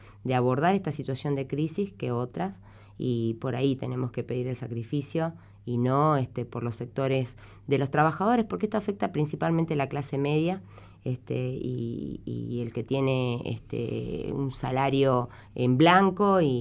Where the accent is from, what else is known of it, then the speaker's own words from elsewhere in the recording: Argentina; somos argentinos